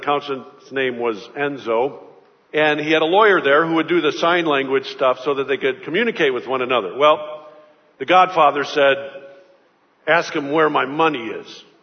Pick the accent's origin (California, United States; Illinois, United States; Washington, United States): Illinois, United States; Chicago; I heard about a godfather, the gangster type, mafioso type, and I'm from Chicago.